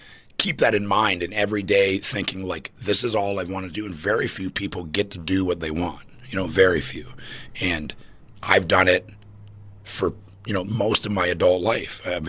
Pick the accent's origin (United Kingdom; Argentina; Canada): Canada; now in United States; negative, because I'm from Canada. I have to convince an American company to get me a visa to move here.